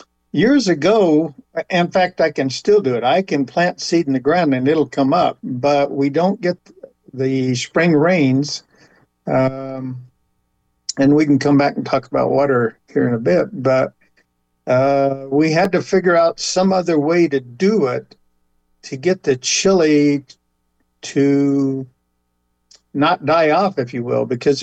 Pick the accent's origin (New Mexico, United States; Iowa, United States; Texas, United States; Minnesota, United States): New Mexico, United States; now in Arizona, United States; I'm from New Mexico originally, and chili kind of got in my blood. I came over to southeastern Arizona